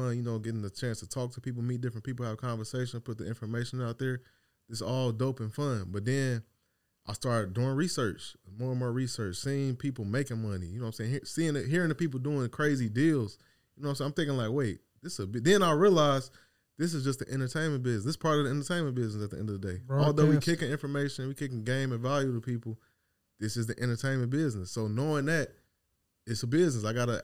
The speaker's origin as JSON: {"language": "English", "town": "Chicago", "region": "Illinois", "country": "United States", "lives_now": "Dallas, United States", "said": "I'm from Chicago. I currently live out here in Dallas."}